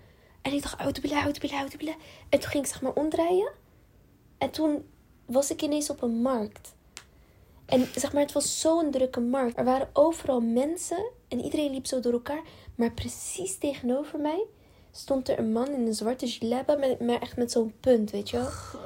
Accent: Lyon, Auvergne-Rhône-Alpes, France; Wij komen dus uit Lyon.

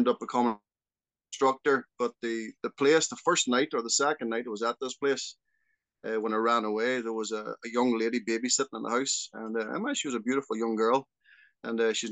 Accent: Portadown, Northern Ireland, United Kingdom; Yeah, well, I grew up in Northern Ireland, Portadown. It was the name of the town, village I grew up in.

